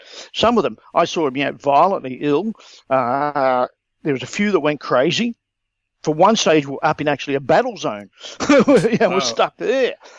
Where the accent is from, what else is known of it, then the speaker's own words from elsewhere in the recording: Australia; It's part of being Australian as well. We tend to view things that way.